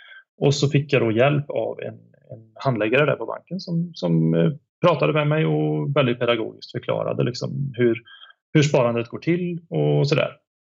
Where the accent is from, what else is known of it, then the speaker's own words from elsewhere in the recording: Västra Götaland County, Sweden; now in Gothenburg, Sweden; Jag är ju från Dalsland då.